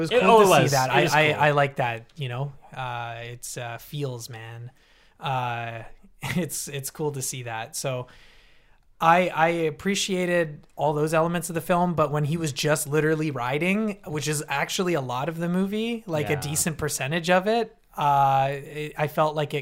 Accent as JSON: {"language": "English", "country": "Canada", "said": "And I appreciate that as a Canadian"}